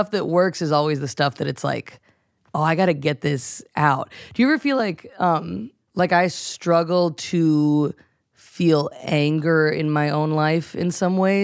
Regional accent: North Carolina, United States; I grew up in North Carolina and I was like, I didn't even know we had a public transportation system.

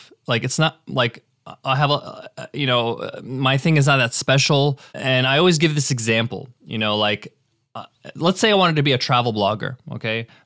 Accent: United States; born there; But my parents are from Egypt. They immigrated from Egypt to America. I was born in the States, but then we would go back in the summer to visit Egypt every summer.

